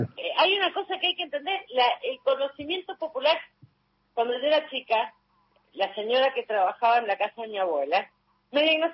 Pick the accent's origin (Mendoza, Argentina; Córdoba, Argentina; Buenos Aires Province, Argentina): Mendoza, Argentina; also born or lived in San Juan; Yo nací en Mendoza, pero crecí toda mi vida en San Juan y ahora estoy en San Juan.